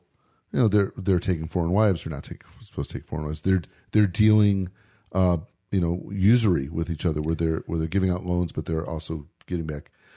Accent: Chicago, Illinois, United States; See, now everybody's going to think I have a gun because I'm from Chicago.

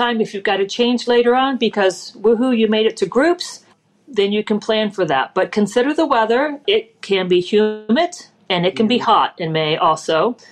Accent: East Coast, United States; So I grew up in the East Coast. I have family in upstate New York.

